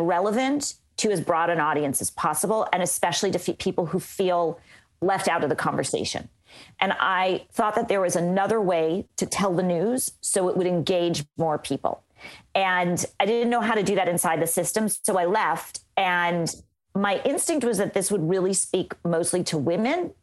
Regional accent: Los Angeles, California, United States; I started out at my first job was in Orlando, Florida. I'm from Los Angeles.

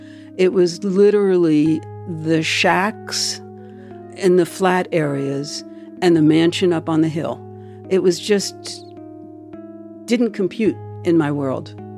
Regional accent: the North, United States; because I'm a girl from the North. And I wouldn't think of crossing the street to get away from a person of color.

